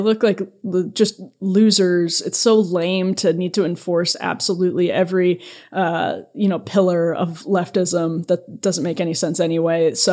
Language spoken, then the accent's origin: English; Wisconsin, United States; So basically just growing up in Wisconsin, I was incredibly frustrated.